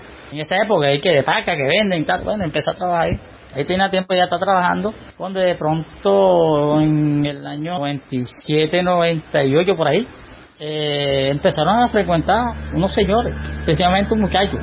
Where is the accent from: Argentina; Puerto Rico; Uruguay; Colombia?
Colombia; Cartagena, Bolívar; also born or lived in Codazzi, Cesar; yo soy de Codazzi, César. De Codazzi está como a 2 horas de Valledupar, pero desde pequeño me trajeron para acá, para Cartagena. Entonces, más bien me crié aquí